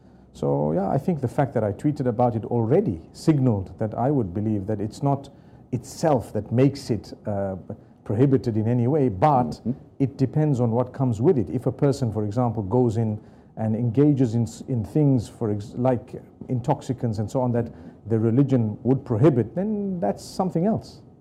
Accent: Zimbabwe; I was born in Zimbabwe, raised in Zimbabwe. We schooled in the British schools or local schools which had the British flavor because

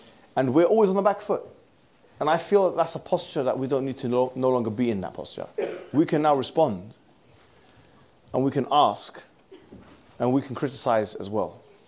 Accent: Alexandria, Alexandria Governorate, Egypt; And I do remember going to Alexandria, where I'm originally from Egypt

